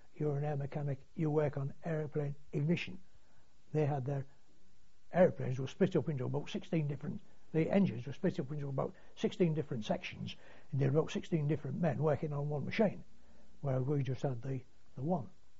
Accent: United Kingdom; But of course, being British and having to work with limited tools

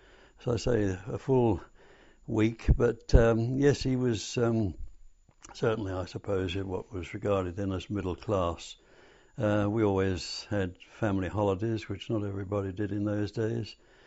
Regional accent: Brockley, London, United Kingdom; also born or lived in Charlton; My family very quickly moved from Charlton to Brockley, which is also in southeast London, and I grew up there.

